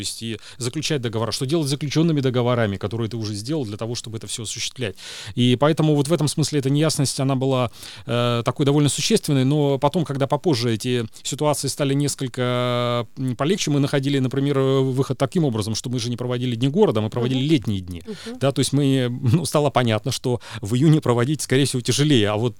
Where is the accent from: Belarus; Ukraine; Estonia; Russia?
Estonia; Narva, Ida-Viru County; Да, нет, я родился, вырос в Нарве. Я учился и в Нарве, и потом достаточно долго учился в Таллине.